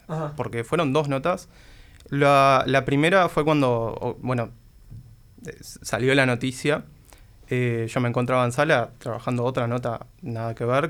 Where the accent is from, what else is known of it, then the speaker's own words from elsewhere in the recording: Montevideo, Uruguay; Soy de Montevideo, tengo 26 años.